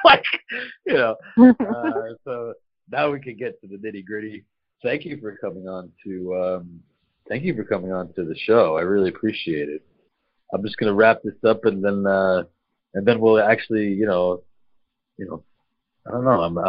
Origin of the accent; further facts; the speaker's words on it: United States; I'm an American and I'm just looking at my country from here